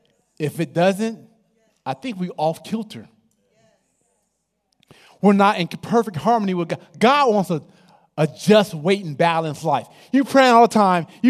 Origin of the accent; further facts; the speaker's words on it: Oakland, California, United States; Now, I grew up in Oakland.